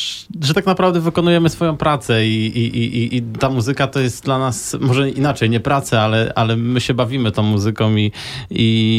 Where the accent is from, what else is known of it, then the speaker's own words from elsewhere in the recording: Toruń, Kuyavian-Pomeranian Voivodeship, Poland; ja pochodzę z Torunia, dla mnie to jest rodzinne miasto